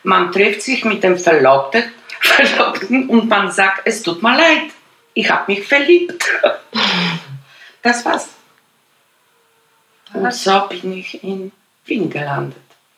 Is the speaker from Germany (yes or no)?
no; Poland; Auf jeden Fall, ich komme aus Polen.